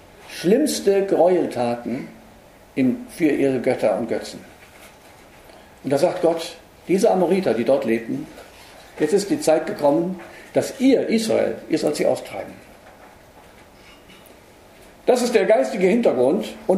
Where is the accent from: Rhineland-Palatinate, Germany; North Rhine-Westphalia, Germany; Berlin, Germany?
Berlin, Germany; ich komme aus Berlin, die Hauptstadt, da ist man immer so mit der frischen Schnauze.